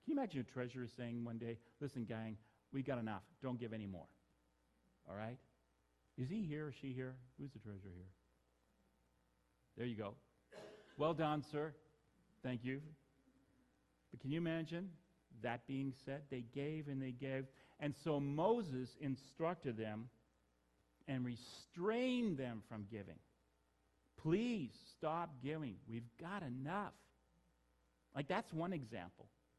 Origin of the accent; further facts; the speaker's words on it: London, Ontario, Canada; I'm from London, Ontario, so it's a university town